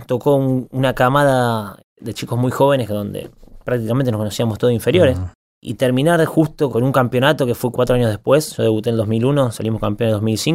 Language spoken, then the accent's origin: Spanish; Argentina; now in England; No, en ningún momento hubo eso por ser argentino